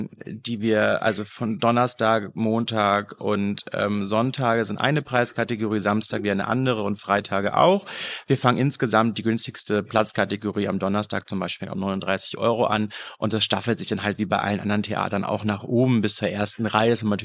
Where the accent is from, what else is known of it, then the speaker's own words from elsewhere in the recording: Hamburg, Germany; ich bin Hamburger